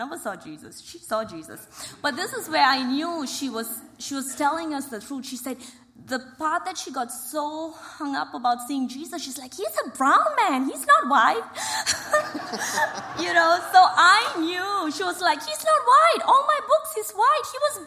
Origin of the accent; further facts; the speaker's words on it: Malaysia; we come from Malaysia